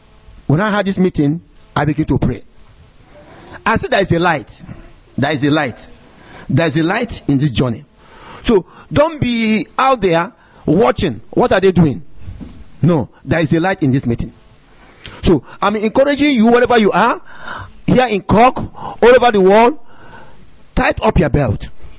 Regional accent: Nigeria; English is a second language; moved away; when I came to this country in the first time, people ask me, where are you from? When I say Nigeria

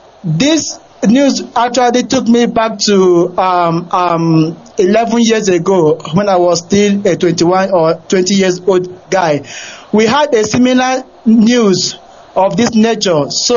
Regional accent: Emekuku, Imo, Nigeria; now in Mexico City, Mexico; I am from Emekuku, you know, where not LGA, Biafra land. But I'm calling you right away from Mexico City, the PRO of Biafran people in Mexico.

